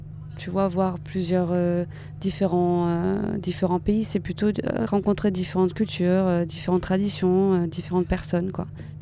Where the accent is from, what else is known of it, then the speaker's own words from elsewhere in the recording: Avignon, Provence-Alpes-Côte d'Azur, France; Alors je viens d'Avignon.